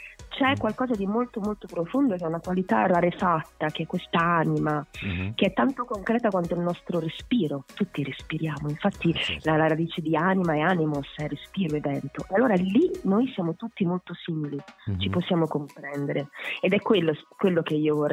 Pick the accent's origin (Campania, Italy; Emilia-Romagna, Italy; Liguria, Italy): Liguria, Italy; Genoa; Io sono di Genova, quindi c'è anche una tradizione cantautoriale molto forte